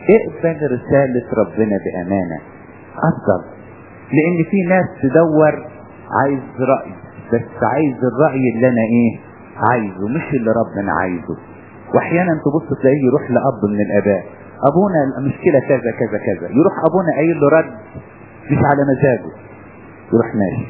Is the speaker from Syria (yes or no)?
no; Upper Egypt, Egypt; انا شفتها مرة عندنا في الصعيد